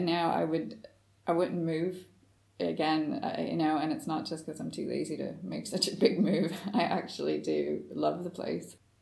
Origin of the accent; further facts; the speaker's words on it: Houston, Texas, United States; moved away; I was born in Houston, Texas. Grew up there until I moved over here. So I'm a Texan first, and then I say I'm an American when I have to show my passport.